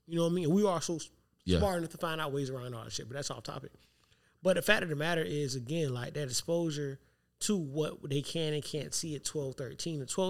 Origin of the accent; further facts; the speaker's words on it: Savannah, Georgia, United States; But that was the how deep into Savannah I was.